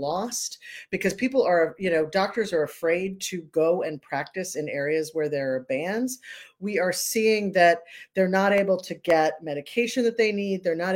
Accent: North Carolina, United States; I come from North Carolina, and we would normally say bless his heart

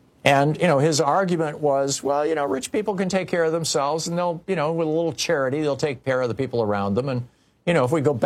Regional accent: Michigan, United States; I mentioned earlier, I grew up in Michigan. We had tornadoes every single summer.

